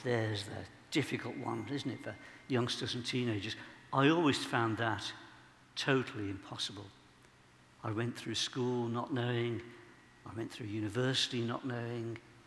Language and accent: English; Birmingham, West Midlands, United Kingdom; because I'm a Brummie, you see.